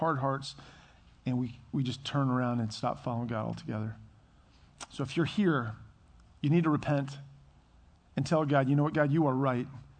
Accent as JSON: {"language": "English", "town": "Herndon", "region": "Virginia", "country": "United States", "tie": "born or raised there", "also_born_or_lived": "Reston", "said": "one of the places I went is to the house I grew up in on Alabama Drive in Herndon. And I also took her to our house where I was on Hook Road in Reston. We grew up there."}